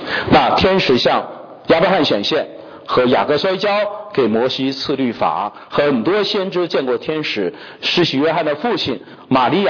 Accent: China; 我们中国人有讲一句话叫做飞来的横祸

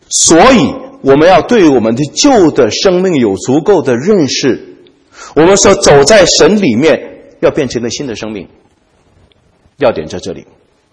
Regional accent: Jiamusi, Heilongjiang, China; moved away as an adult; also born or lived in Shanghai; 去上海读书，那是我人生第一次出远门，从黑龙江坐火车到上海，到了一个与我老家完全不同的地方。

